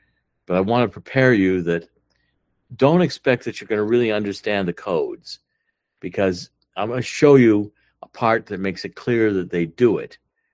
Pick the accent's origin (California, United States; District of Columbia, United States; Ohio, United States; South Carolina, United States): Ohio, United States; Cleveland; When I was in Cleveland, I was born and raised in Cleveland. I was born on Ardnall Avenue with Shaw and Hayden by Shaw High School over in East Cleveland.